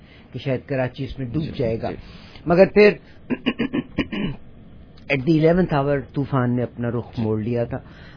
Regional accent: Punjab, Pakistan; تو ہم تو پنجاب کے رہنے والے تھے

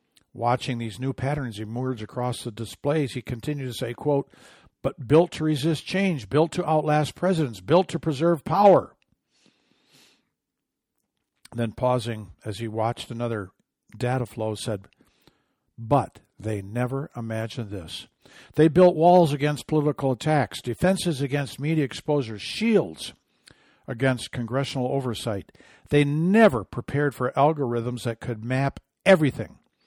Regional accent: Michigan, United States; water purified in Michigan, my home state

